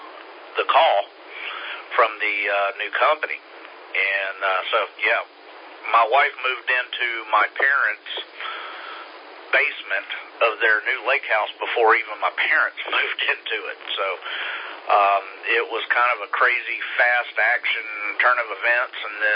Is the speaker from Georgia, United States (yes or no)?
yes; Atlanta, Georgia, United States; My wife and I, we are, and kids, we are refugees from the Atlanta area and are very glad to be in this area.